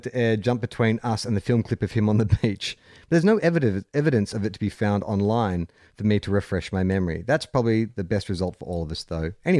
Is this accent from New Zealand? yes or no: yes; New Zealand; now in Germany; I'm a Kiwi, but I live in Germany